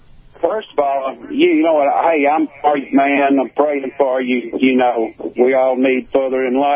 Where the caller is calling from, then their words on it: Meridian, Mississippi, United States; Calling out of Meridian, Mississippi.